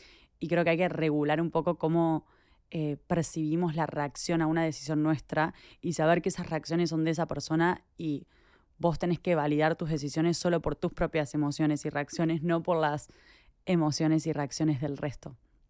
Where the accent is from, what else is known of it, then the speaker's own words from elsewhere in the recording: Argentina; moved away as an adult; now in United States; Ahora que estoy acá en Estados Unidos hace 6 años, me doy cuenta que cada vez soy menos de Argentina.